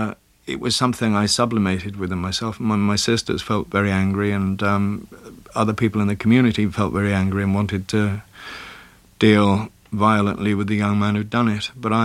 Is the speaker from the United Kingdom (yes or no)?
yes; Wales, United Kingdom; accent: Welsh; I'm Welsh, so my basic accent is, it was, before I went to drama school, was I had a Welsh accent, and I've learned how to speak English, as it were.